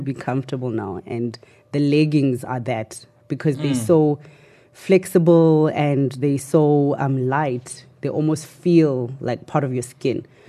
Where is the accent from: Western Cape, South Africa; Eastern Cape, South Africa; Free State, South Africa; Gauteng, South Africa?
Gauteng, South Africa; Katlehong; I'm from the East Rand. So I'm from Katlehong. I grew up in a township called Maphanga.